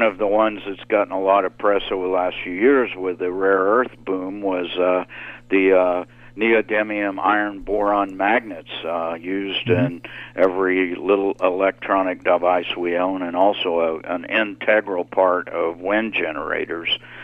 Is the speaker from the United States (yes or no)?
yes; United States; You know, as an American kid growing up in the 60s, we all knew about 20 Mule Team Borax.